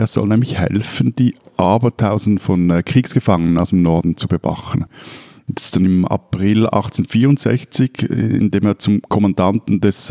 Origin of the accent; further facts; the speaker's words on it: Switzerland; Diese Welle gab es als Welle bei uns in der Schweiz nicht.